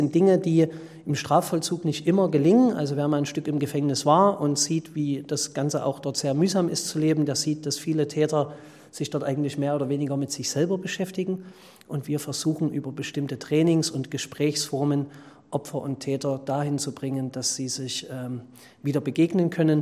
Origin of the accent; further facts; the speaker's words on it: Limbach, Saxony, Germany; wir als Erzgebirgler, Vogtländer, also ich komme aus Limbach im Vogtland